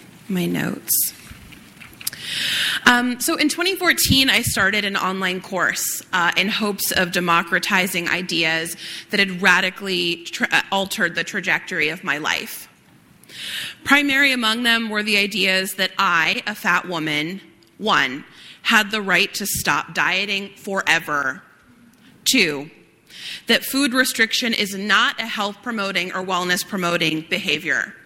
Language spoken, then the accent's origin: English; California, United States; I'm from California.